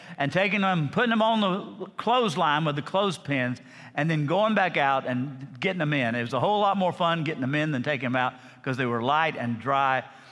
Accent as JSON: {"language": "English", "region": "Alabama", "country": "United States", "tie": "born or raised there", "said": "You know, when I was a kid growing up in Lower Alabama, we really had some high-tech appliances."}